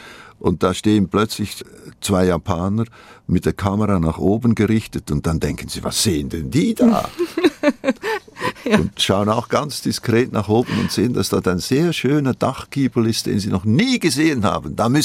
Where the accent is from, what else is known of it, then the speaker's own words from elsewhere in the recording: Switzerland; accent: Swiss German; first language Swiss German; Meine Muttersprache ist eigentlich ein schweizerdeutscher Dialekt.